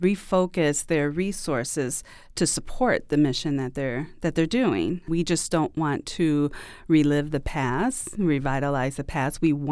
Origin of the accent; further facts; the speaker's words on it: Milwaukee, Wisconsin, United States; Well, I'm from Milwaukee, Wisconsin. I grew up there all my life, and I moved around a lot in Milwaukee, so I lived in different parts of the town, but I mostly grew up on the north side of Milwauke